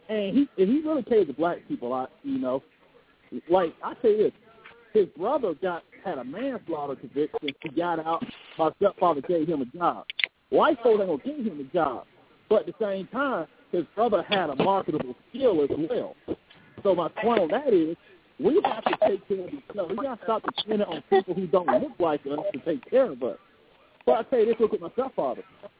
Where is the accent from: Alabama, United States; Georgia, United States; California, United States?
Alabama, United States; Montgomery; She started a car wash in my hometown, Montgomery, Alabama, Land of Opportunity.